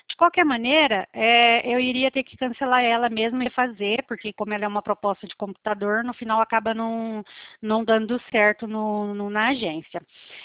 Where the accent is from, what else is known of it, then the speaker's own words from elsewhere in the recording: Santo Inácio, Paraná, Brazil; now in Presidente Prudente, Brazil; Eu sou do Paraná, né? Eu moro atualmente Presidente Prudente, São Paulo, mas eu sou paranaense, mas aqui do interior, já na divisa do estado de São Paulo. Eu sou de Santo Inácio